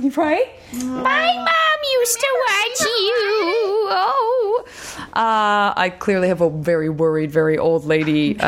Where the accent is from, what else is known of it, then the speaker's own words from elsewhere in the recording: West Coast, United States; I'm from the West Coast, so I don't know